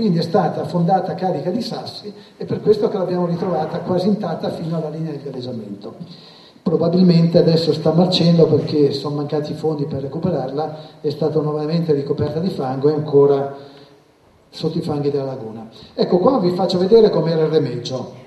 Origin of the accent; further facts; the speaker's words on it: Liguria, Italy; io sono ligure